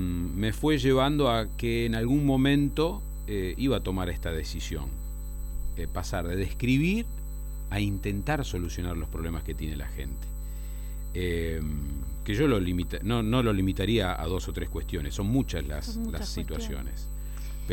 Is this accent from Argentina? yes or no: yes; Rosario, Santa Fe, Argentina; yo soy rosarino de pura cepa